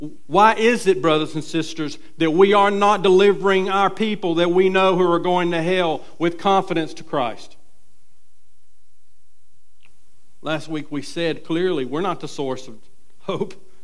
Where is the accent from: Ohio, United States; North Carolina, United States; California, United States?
North Carolina, United States; Gastonia; I was raised in West Gastonia. Nothing good comes out of West Gastonia.